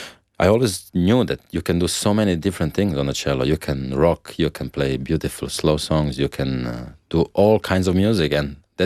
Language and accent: English; Croatia; Well, I grew up in Croatia, and it was a nice childhood. I grew up in nature, by the sea, and this is why I still love nature so much.